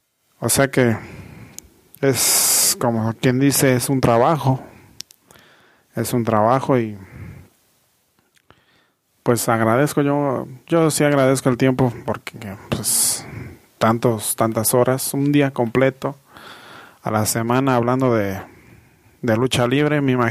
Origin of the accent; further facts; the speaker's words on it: Mexico; ya soy una persona grande, tengo 31 años. Y soy de México.